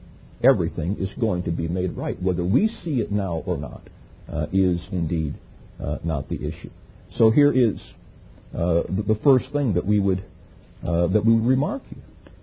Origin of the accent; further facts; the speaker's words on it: United States; Now, I'm an American, and I love the form of government that we have.